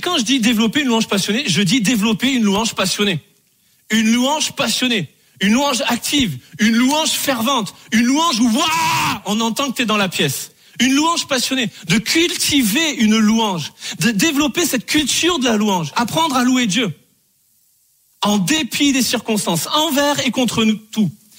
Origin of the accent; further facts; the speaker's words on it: Bordeaux, Nouvelle-Aquitaine, France; je pensais que tout le monde allait connaître de là où je venais à cause de Bordeaux, le vin et tout.